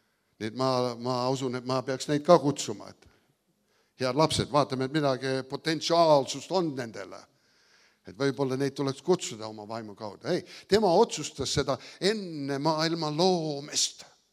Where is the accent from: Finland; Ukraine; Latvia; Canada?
Canada; Mina ka kasvasin Eestis, Kanadas ülesse ja mina pidan otsustama olla eestlane. Ma olin sündinud eestlane.